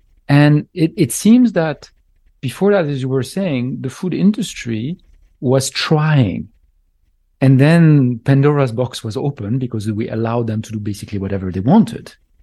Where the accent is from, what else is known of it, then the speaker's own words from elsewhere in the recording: France; So back in the 80s, I was growing up in France